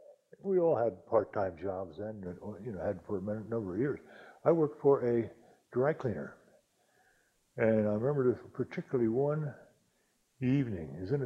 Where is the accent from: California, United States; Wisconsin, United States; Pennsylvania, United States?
Pennsylvania, United States; Easton; now in Fearrington Village, United States; I was born in Easton, Pennsylvania. I am now about to become 82 years old in about 3 weeks. I grew up